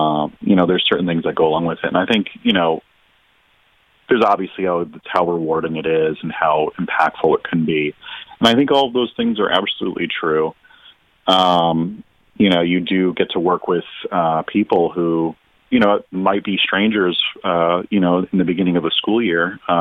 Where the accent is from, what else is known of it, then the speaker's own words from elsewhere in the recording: Milford, Connecticut, United States; But most of my time I've spent growing up in Milford, and went to the schools there.